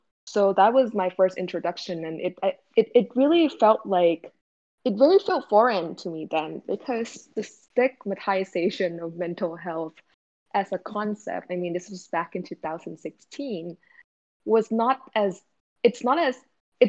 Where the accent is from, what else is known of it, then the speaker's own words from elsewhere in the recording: Bangkok, Thailand; moved away as an adult; now in United States; completely foreign to me until I arrived in the United States for college. Like I grew up in Thailand, I grew up in Bangkok